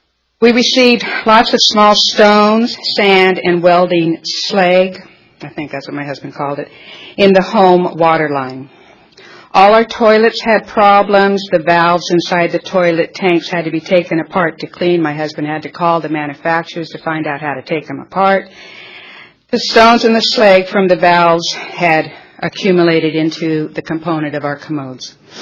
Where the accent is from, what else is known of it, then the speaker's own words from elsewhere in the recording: California, United States; I was born and raised in San Joaquin County.